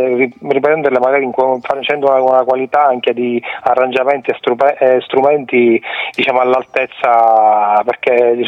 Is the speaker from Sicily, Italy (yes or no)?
yes; Sicily, Italy; accent: Sicilian Palermitan; la mia cadenza un po' siciliana palermitana, questa un pochettino mi penalizza, magari un poco più melodica